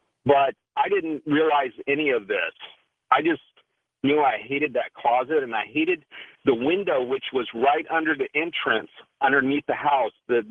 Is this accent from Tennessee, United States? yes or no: no; El Segundo, California, United States; But growing up in El Segundo, there was a house, and I always hated the closet and also that window